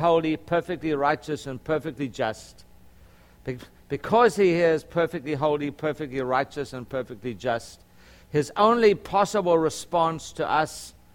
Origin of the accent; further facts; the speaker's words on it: Durban, KwaZulu-Natal, South Africa; I grew up in South Africa, and we in the city of Durban, where I grew up, which is climate was pretty much like Orlando.